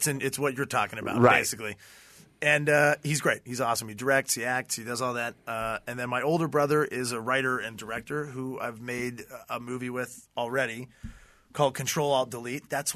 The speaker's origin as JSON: {"language": "English", "country": "Canada", "said": "I'm Canadian. Yeah, let the jokes begin if you must."}